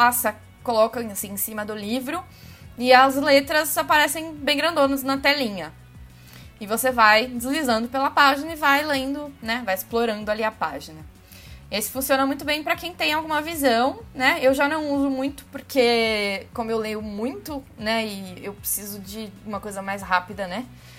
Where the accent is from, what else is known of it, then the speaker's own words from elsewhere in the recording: São Paulo, Brazil; Eu sou de São Paulo, tenho 27 anos